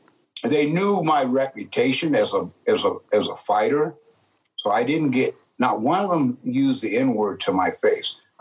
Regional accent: San Jose, California, United States; I grew up in San Jose, California, 0.2%. Black or people of color, 0.2%.

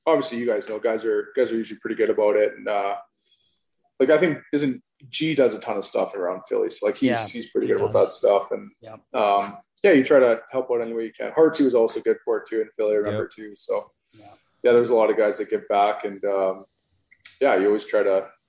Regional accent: Canada; now that I'm back in Canada. You know, just obviously being Canadian

